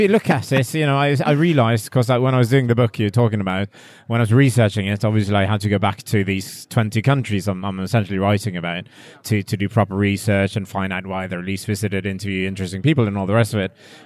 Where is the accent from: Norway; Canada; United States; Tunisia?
Norway; English is a second language; It's lovely to be here in my home country.